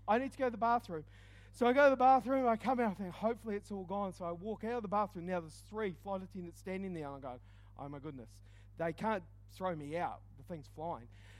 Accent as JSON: {"language": "English", "town": "Christchurch", "region": "Canterbury", "country": "New Zealand", "said": "I'm from Christchurch."}